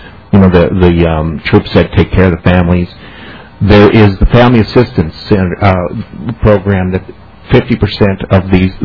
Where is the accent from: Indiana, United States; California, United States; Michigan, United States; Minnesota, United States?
Minnesota, United States; Thief River Falls; Finally, in 1973, back in my hometown of Thief River Falls, I answered an ad and became the County Veteran Service Officer.